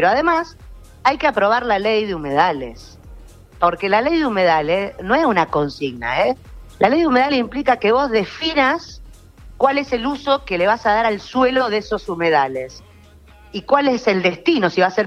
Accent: Rosario, Santa Fe, Argentina; somos los rosarinos y las rosarinas.

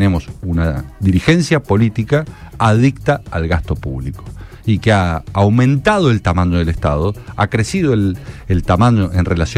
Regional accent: Mendoza, Argentina; Yo vengo de Mendoza, por ejemplo.

